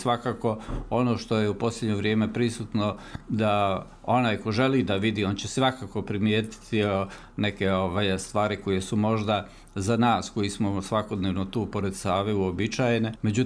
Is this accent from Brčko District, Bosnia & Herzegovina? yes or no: yes; Brčko, Brčko District, Bosnia & Herzegovina; s obzirom da sam rođen u Brčkom, godine sam provodio pored Brčkog